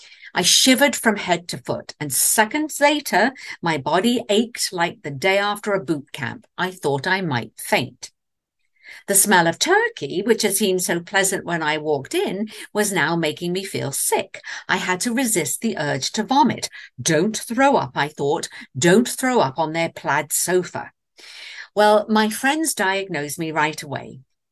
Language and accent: English; England, United Kingdom; now in Austin, United States; there's only one other place I've ever been where the winter weather is as varied and unpredictable as my English home.